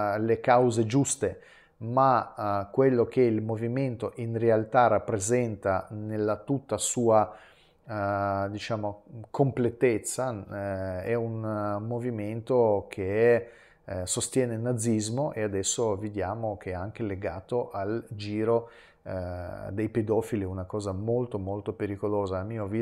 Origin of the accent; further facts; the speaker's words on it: Milan, Lombardy, Italy; moved away as an adult; da milanese che da molti anni ha vissuto a Milano, io mi reputo milanese, lì ho comprato la mia casa